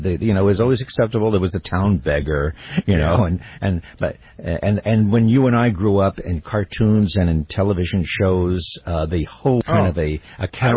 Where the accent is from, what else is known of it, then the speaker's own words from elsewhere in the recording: New York, United States; I grew up in New York. I've jumped over bodies in Grand Central Station, going on to my job as a morning host on New York radio.